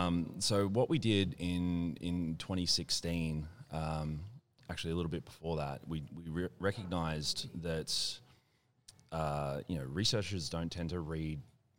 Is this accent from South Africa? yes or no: no; Australia; And also I'm Australian